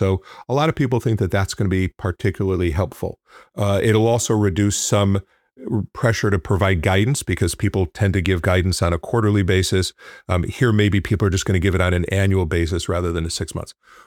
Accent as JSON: {"language": "English", "region": "Midwest", "country": "United States", "tie": "born there", "said": "I'm a Midwesterner by birth, went to school in Illinois, both undergrad and law school"}